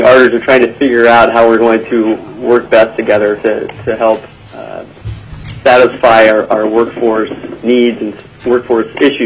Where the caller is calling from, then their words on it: Anchorage, Alaska, United States; We're calling in from Anchorage